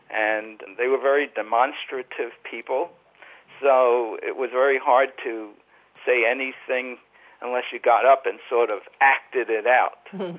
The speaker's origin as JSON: {"language": "English", "town": "New York City", "region": "New York", "country": "United States", "tie": "born or raised there", "said": "I grew up in East New York, Brooklyn."}